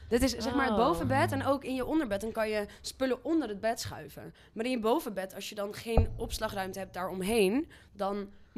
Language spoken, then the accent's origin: Dutch; Sint Pancras, North Holland, Netherlands; also born or lived in Alkmaar; Oké, ik werd geboren op 3 mei 1997 in Alkmaar. Ik groeide op in Sint Pancras op hetzelfde pleintje als waar Jesse opgroeide. Groeide op alleen met mijn moeder. Ging altijd naar de kerk.